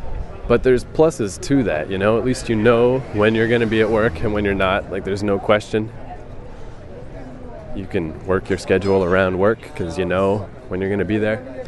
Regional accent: New York, United States; I am from New York.

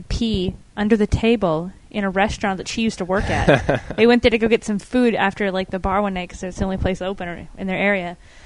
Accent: Vancouver, British Columbia, Canada; Leave Vancouver alone. We're from Vancouver. Get it straight.

